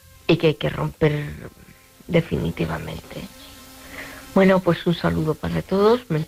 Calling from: Valladolid, Castile and León, Spain; de Valladolid.

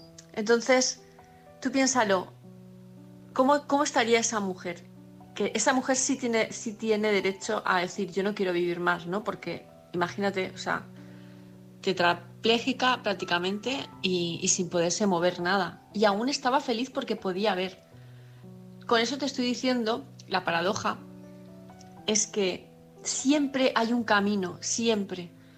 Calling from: Palma, Balearic Islands, Spain; de Palma de Mallorca.

